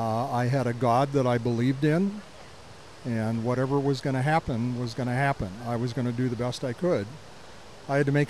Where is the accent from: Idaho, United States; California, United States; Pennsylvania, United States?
Pennsylvania, United States; Bradford; a kid that lived down the street from me in Bradford, Pennsylvania.